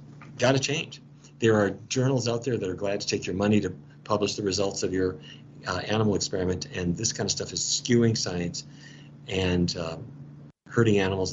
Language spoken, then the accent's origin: English; Fargo, North Dakota, United States; I grew up in Fargo, North Dakota.